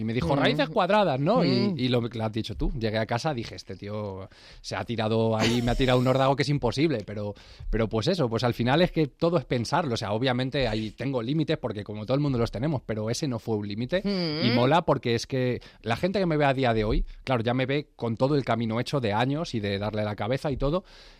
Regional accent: Fuenlabrada, Community of Madrid, Spain; del de Fuenlabrada, del sur de Madrid. Siempre orgulloso de mi tierra, de mi equipo.

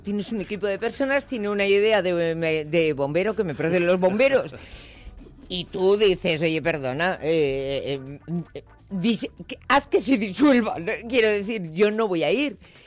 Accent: Bilbao, Basque Country, Spain; No, soy valenciana consorte. Yo soy de Bilbao.

